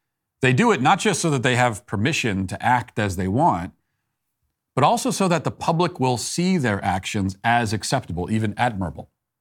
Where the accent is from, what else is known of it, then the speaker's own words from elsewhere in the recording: Virginia, United States; I was there, I know, I lived there, as you know. That's my home state.